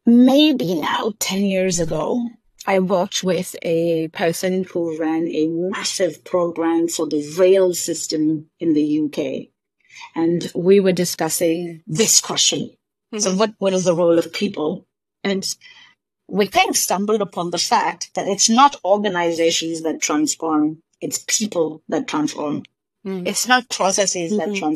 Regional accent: India; moved away as an adult; also born or lived in United States; So I grew up in India, and with work, I moved to the U.S.

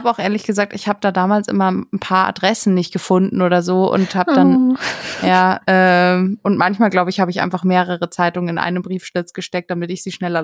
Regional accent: Herrsching, Bavaria, Germany; damals noch in Herrsching, wo ich aufgewachsen bin.

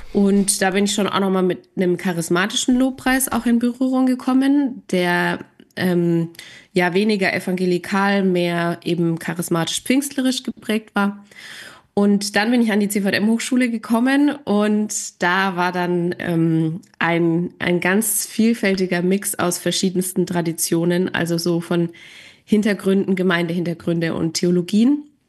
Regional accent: Bavaria, Germany; Ich wohne tatsächlich nicht mehr in Kassel. Ich wohne in Franken, also so zwischen Nürnberg und Würzburg in meiner Heimat.

